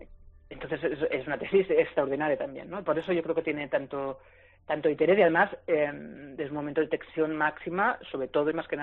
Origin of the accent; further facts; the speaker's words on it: Barcelona, Catalonia, Spain; yo soy de Barcelona, entonces tiene como muchas lecturas, ¿no?